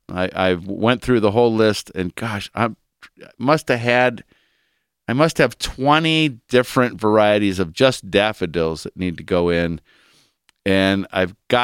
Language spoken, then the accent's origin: English; Aurora, Ohio, United States; I actually found a restaurant in Sorrento, and I'm from Aurora, Ohio, but it had Pizzeria Aurora.